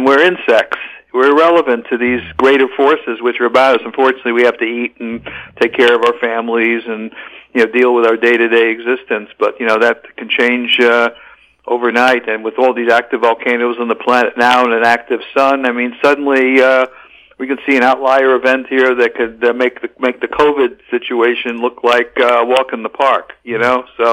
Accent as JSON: {"language": "English", "town": "Miami", "region": "Florida", "country": "United States", "tie": "born or raised there", "said": "I grew up in Florida, not too far from the ocean, in Miami, and I became smart ever since."}